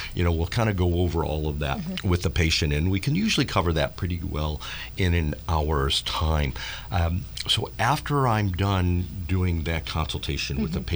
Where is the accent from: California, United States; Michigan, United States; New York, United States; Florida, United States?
Michigan, United States; Detroit; we play a lot of Motown since I'm from Detroit.